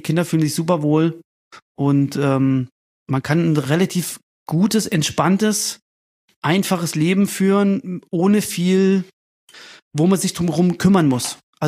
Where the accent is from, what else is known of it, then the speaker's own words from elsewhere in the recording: Eisenach, Thuringia, Germany; In Eisenach in Thüringen.